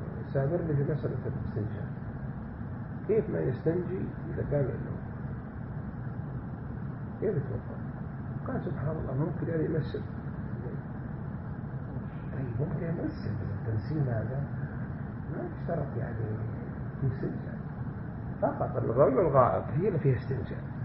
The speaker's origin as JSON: {"language": "Arabic", "region": "south", "country": "Saudi Arabia", "said": "وانتشر عندنا بالجنوب في المملكة في البلاد هناك"}